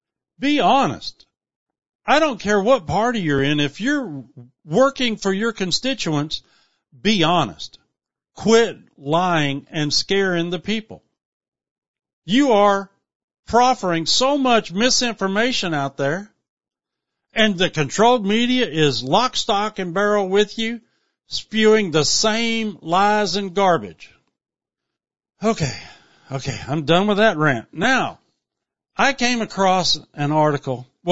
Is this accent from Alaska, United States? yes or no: no; Myrtle Beach, South Carolina, United States; born there; I was born on the Air Force Base in Myrtle Beach, South Carolina.